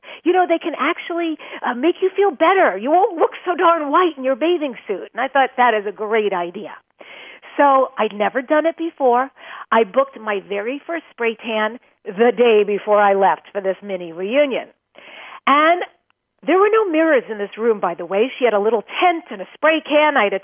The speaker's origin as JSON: {"language": "English", "region": "New York", "country": "United States", "tie": "born or raised there", "lives_now": "California, United States", "said": "I grew up in New York. I live now in California."}